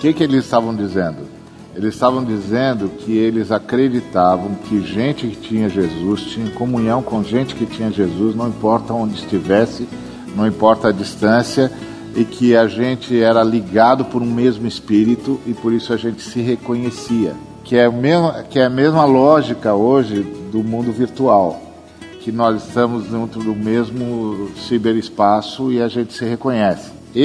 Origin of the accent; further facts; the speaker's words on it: Brazil; Então eu encontro um cara, eu sou do Brasil, encontro um cara lá do Vietnã.